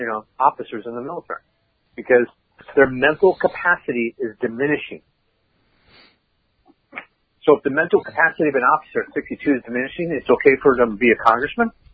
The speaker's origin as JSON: {"language": "English", "town": "San Diego", "region": "California", "country": "United States", "tie": "born there", "also_born_or_lived": "Minnesota", "said": "I was born in San Diego, California."}